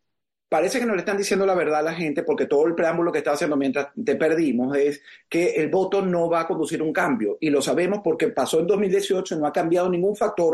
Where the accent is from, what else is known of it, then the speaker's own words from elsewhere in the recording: Venezuela; esto te hablo como venezolano